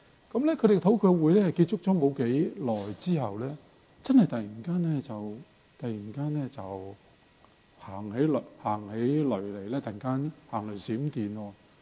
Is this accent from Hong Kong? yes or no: yes; Hong Kong; now in Toronto, Canada; 咁當然我係香港嚟㗎，係咁，咁香港有幾百萬人，佢話五千人，我望一望佢五千人好大咁，咁我哋大城市嘅人啊嘛，係咪？住慣大城市嘅人